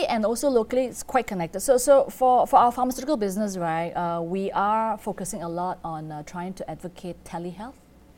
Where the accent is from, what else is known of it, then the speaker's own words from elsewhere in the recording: Malaysia; because I'm Malaysian.